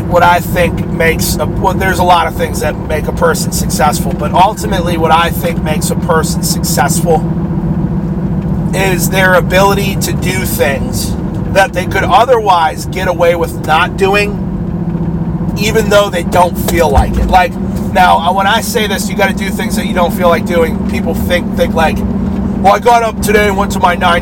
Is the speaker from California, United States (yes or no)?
no; Erie, Pennsylvania, United States; Like, my hometown, I guess, is full of people. Like, hotels are all booked. Restaurants are booked out. Cars lined up and down the street. Erie, Pennsylvania, they were telling the locals